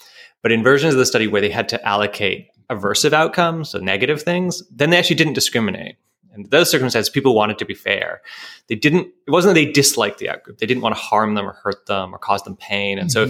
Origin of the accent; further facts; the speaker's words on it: Canada; So, you know, I'm a Canadian. That's part of my identity.